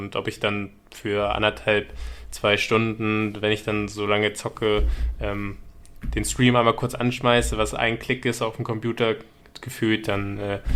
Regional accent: Braunschweig, Lower Saxony, Germany; also born or lived in Buxtehude; Ja, ich komme ursprünglich aus Braunschweig. Ich bin dort nicht geboren, also ganz ursprünglich komme ich aus Buxtehude, war dort aber nicht allzu lange, sondern sind damals relativ zügig nach Braunschweig gezogen, war lange in Niedersachsen dann zu Hause.

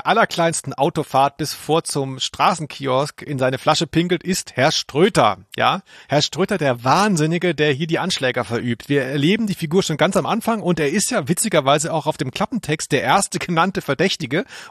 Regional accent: Baden-Württemberg, Germany; für mich als Schwabe

